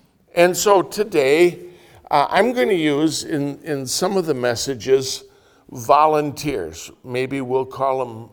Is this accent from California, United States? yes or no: no; Oshkosh, Wisconsin, United States; I am from Oshkosh, Wisconsin, Wildwood Baptist Church